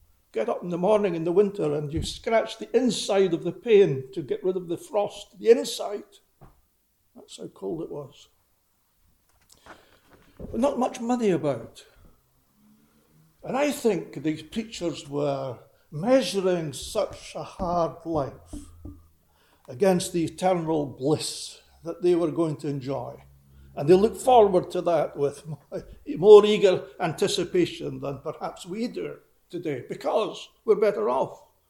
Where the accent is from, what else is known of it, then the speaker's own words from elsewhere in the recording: Arbroath, Scotland, United Kingdom; during the 50s, that seems a long time ago, I was brought up in Arbroath, just up the coast there, and I spent many happy years there.